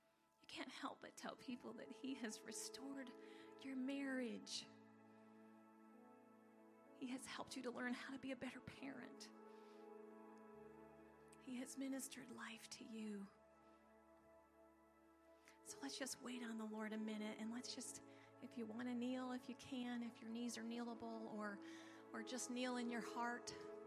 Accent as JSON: {"language": "English", "town": "Marion", "region": "Ohio", "country": "United States", "tie": "born there", "said": "So I mentioned Marion, Ohio, because I was born in Marion."}